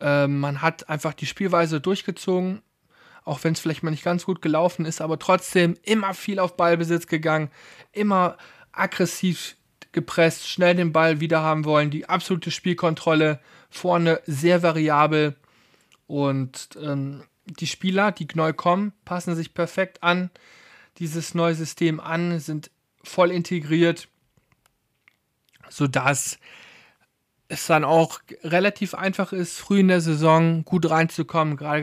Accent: North Rhine-Westphalia, Germany; born there; Ich komme ja gebürtig aus dem Westmünsterland

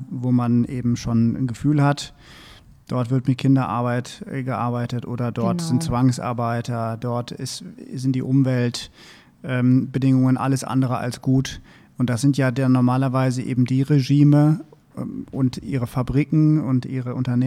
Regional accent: Düsseldorf, North Rhine-Westphalia, Germany; Also ich komme ja aus Düsseldorf

